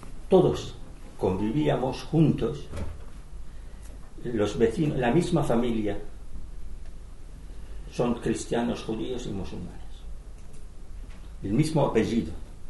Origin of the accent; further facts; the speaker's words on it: Damascus, Damascus Governorate, Syria; now in Spain; lo que me educaron de ello de pequeño en mi ciudad natal, en Damasco